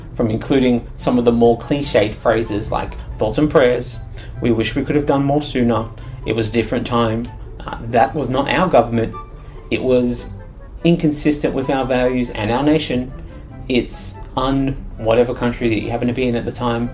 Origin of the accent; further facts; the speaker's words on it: Australia; Taking my home country of Australia as an example, we've been suffering some pretty obvious and extreme impacts of climate change